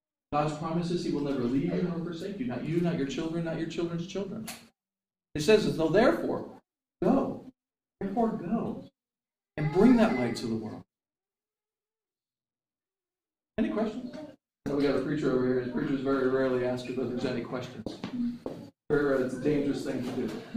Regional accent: New England, United States; Okay, I'm from New England. We don't hear lots of amens out there.

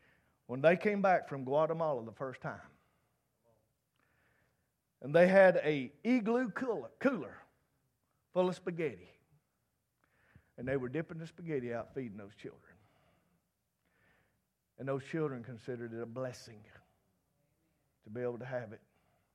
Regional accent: the South, United States; born there; I praise God that I was born in the United States in the Bible Belt.

